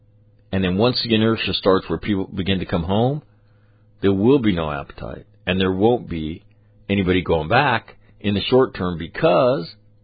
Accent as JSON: {"language": "English", "country": "United States", "said": "I'm an American that doesn't even live in that country."}